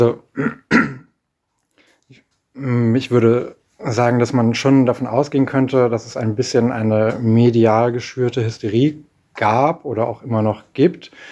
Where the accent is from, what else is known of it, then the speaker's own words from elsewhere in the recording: Hamburg, Germany; Ich komme aus Hamburg